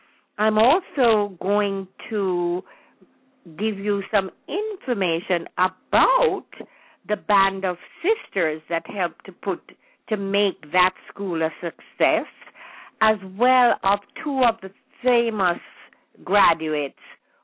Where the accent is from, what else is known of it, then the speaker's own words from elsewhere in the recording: Kingston, Jamaica; I was born and raised in Kingston, spent all my holidays in Savlamar, where my mother was born, and I have had a lot of old relatives there.